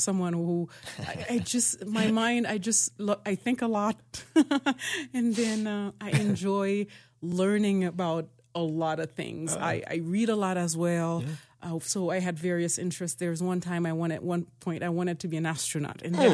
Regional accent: Haiti; I have seen growing up in Haiti, the social, political, and economic dysfunction of the state

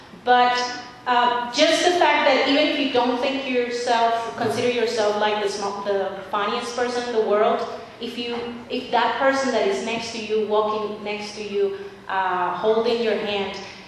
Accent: Cali, Valle del Cauca, Colombia; English is a second language; moved away as an adult; now in Johnson City, United States; I came to the United States 7 years ago. I came to do a master's in storytelling. And I came to Tennessee. Now I'm coming from Colombia, South America, and I'm coming from what is considered a tropical land. Although, yeah, my city, Cali, is tropical

